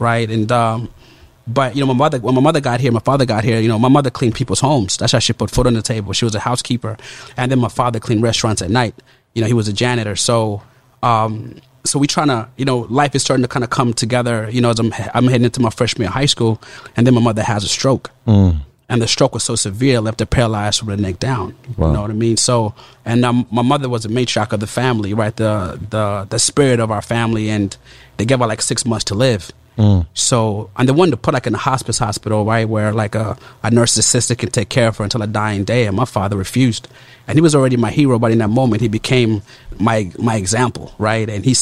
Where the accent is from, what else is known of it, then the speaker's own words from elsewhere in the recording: Uganda; But so I'm born and raised in Uganda.